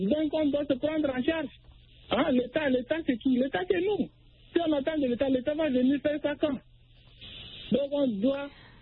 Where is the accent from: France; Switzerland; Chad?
Chad; N'Djamena; Par exemple, ici, chez moi, en Niamena, les jeunes s'organisent par quartier.